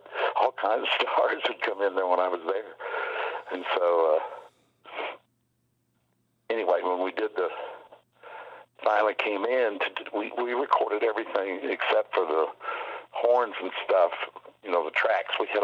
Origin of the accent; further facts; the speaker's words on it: the South, United States; I was from the South, and everybody thought I was stupid. And so I got away with a lot of stuff.